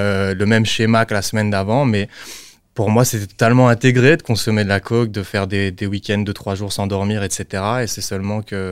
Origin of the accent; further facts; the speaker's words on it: Liège, Wallonia, Belgium; now in Brussels, Belgium; Je suis liégeois, Liège, mais je vis à Bruxelles, voilà, pour l'instant.